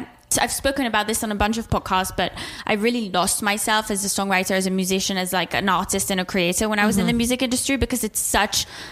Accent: Switzerland; So I grew up in Switzerland

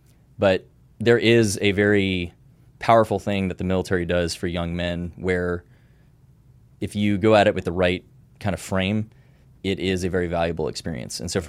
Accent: Oregon, United States; moved away; also born or lived in Vienna, Austria; Yeah, so initially actually born in Europe, in Vienna, Austria. Moved to Oregon when I was about 3. Typical 90s kid lifestyle in America, Northwest.

